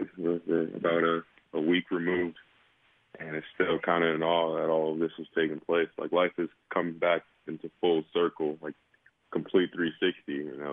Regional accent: Harlem, New York, United States; Obviously, Harlem shaped who I was as a young man growing up in Harlem.

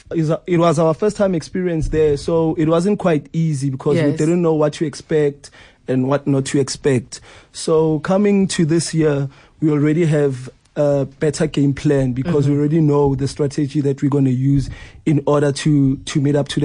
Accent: Johannesburg, Gauteng, South Africa; growing up in Soweto, like, that was what we could afford.

